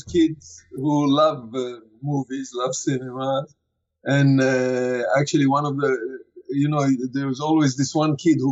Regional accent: Jerusalem, Jerusalem District, Israel; moved away as an adult; But I grew up in Israel. I'm from Jerusalem.

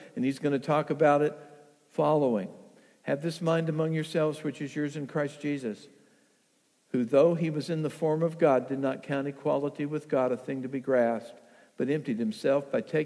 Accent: United States; We from the United States aren't super familiar with what coronations are.

